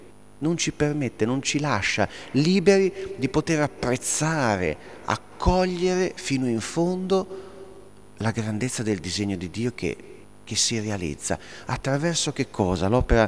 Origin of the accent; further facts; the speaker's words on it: Liguria, Italy; siamo liguri